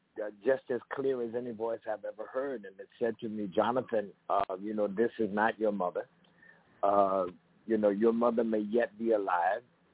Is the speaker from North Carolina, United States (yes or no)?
yes; Monroe, North Carolina, United States; But I'm from Monroe, North Carolina, population 10,000, including livestock, and we were among the first African Americans in the 20th century to engage in armed gun battles with the Ku Klux Klan